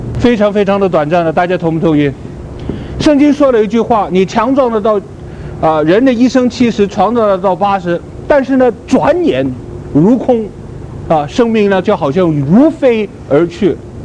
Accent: China; 虽然我们是来自不同的地方，但是呢我们都是中国人

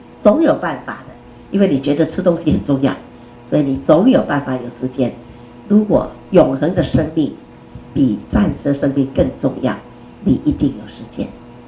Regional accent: China; 你造我是中国人，当时最好了

